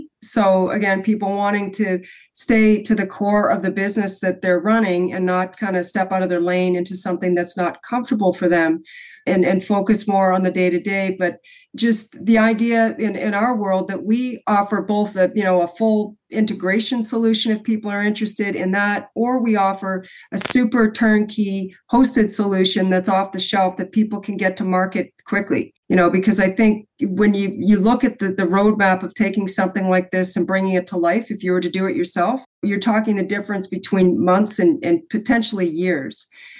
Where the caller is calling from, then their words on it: Toronto, Ontario, Canada; I'm joining you from Toronto.